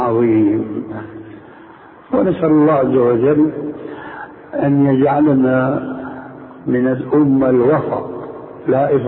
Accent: Syria; وهنا يقولون عندنا في سوريا شو هالشد يا رسول الله

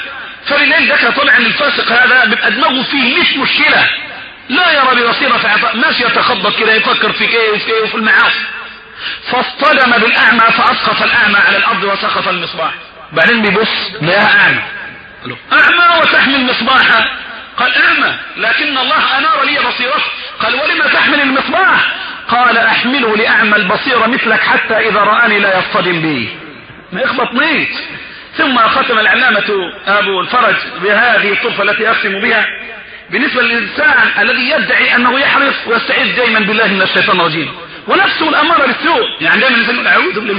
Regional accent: Egypt; عندنا في مصر

